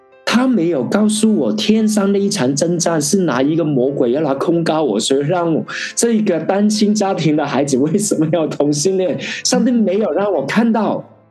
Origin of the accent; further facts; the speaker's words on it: Macau; 我是在澳门土生土长，然后也现在从澳门开始出发来服侍主。我小时候是在一个贫民区里面长大啊，家里很穷啊，